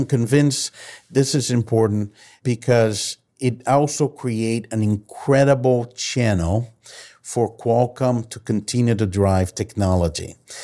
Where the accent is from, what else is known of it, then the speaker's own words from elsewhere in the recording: Brazil; English is a second language; Emerging markets, you know, I've been born and raised in Brazil, and the internet developed faster in mobile than the desktop.